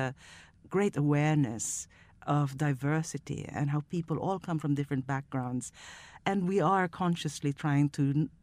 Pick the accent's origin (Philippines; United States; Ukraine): Philippines; Manila, Metro Manila; But the funny thing about growing up in a place like the Philippines is there was no publishing in the Philippines when I was growing up